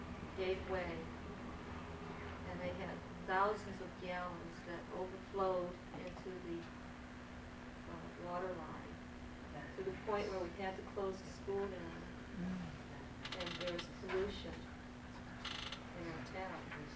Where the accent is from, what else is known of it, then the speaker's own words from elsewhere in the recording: Fort Yukon, Alaska, United States; Fort Yukon.